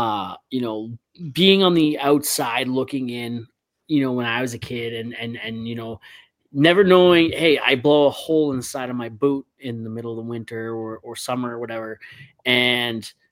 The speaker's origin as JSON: {"language": "English", "town": "Hamilton", "region": "Ontario", "country": "Canada", "said": "I'm from Hamilton originally."}